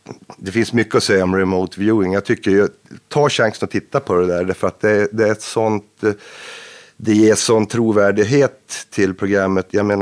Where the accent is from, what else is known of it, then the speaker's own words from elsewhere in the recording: Norrland, Sweden; Jag är ju lite grann utifrån, jag är uppe från Norrland som ni har.